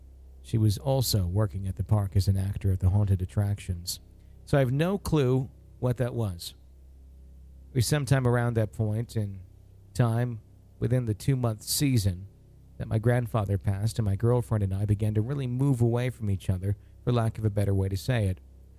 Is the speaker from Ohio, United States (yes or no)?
yes; Ohio, United States; I'm from Northeast Ohio, southwest of Cleveland, actually, but I'm currently residing in East Texas, helping my grandmother restore her property